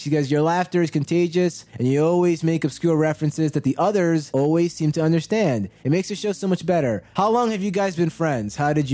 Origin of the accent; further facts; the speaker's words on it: New Jersey, United States; We're from New Jersey